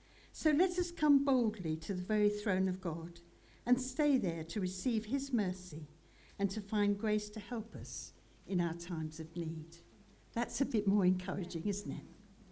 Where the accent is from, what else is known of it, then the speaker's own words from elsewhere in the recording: Brighton, South East England, United Kingdom; I grew up in Brighton, right by the sea, love the sea.